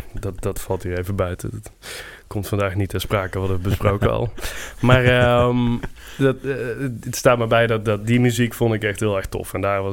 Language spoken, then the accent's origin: Dutch; Veghel, North Brabant, Netherlands; now in Apeldoorn, Netherlands; ik kom niet oorspronkelijk uit Apeldoorn. Ik ben geboren en getogen in Veghel. Dat ligt in Noord-Brabant. En eigenlijk toen ik daar als kleine jongen woonde en naar school ging